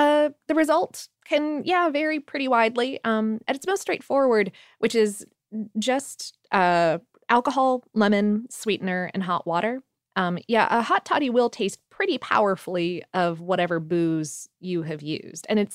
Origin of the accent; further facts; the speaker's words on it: Florida, United States; now in Atlanta, United States; To be fair, I grew up in South Florida, a place where you do not need very many hot toddies.